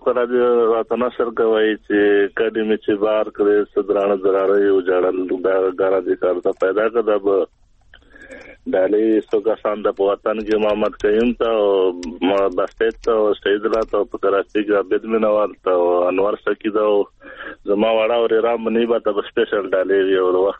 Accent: Kurram, Khyber Pakhtunkhwa, Pakistan; او جی د کورمی اوسیدونکی

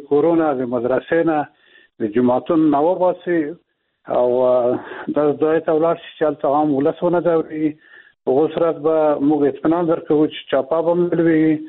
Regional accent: Afghanistan; موږ د افغانستان خلک یو او د افغانستان نجزا نه یو

